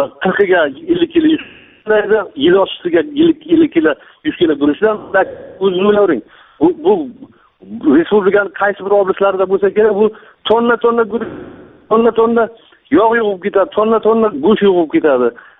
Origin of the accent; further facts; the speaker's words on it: Qashqadaryo Region, Uzbekistan; Qashqadaryodanman. Bir masalada telefon qilyapman-da.